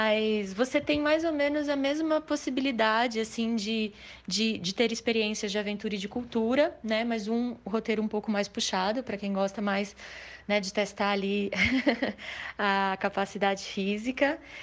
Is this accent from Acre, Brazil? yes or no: no; Bahia, Brazil; sou baiana.